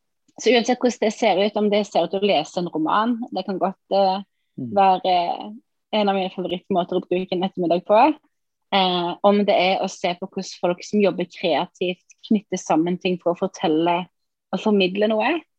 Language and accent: Norwegian; Sauda, Rogaland, Norway; Jeg er egentlig fra Sauda.